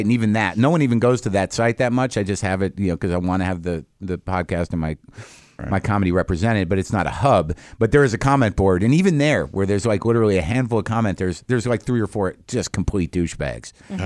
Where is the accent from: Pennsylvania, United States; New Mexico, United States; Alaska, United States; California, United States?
New Mexico, United States; Albuquerque; I grew up in Albuquerque and they shoot the show in Albuquerque